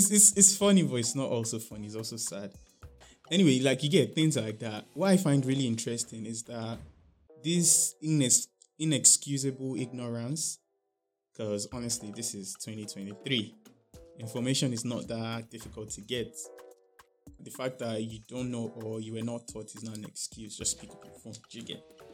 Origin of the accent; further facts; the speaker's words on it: Nigeria; I'm from Nigeria.